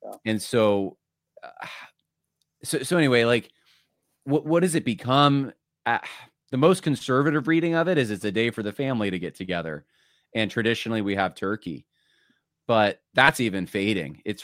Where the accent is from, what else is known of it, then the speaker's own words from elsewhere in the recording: New York, United States; also born or lived in California; I was born in California. I grew up in New York